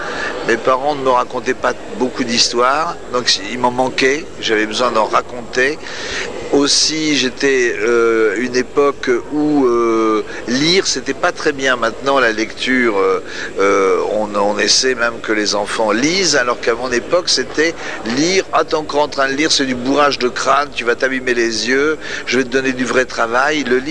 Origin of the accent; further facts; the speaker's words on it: Grand Est, France; born there; je suis né dans les Ardennes, donc dans une forêt légendaire.